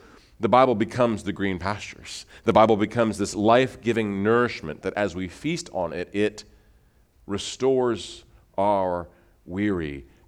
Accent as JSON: {"language": "English", "town": "Milford", "region": "Nebraska", "country": "United States", "tie": "born or raised there", "said": "I grew up in Nebraska, went to high school in Nebraska, moved from my hometown in Milford, 20 miles east, went to the University of Nebraska"}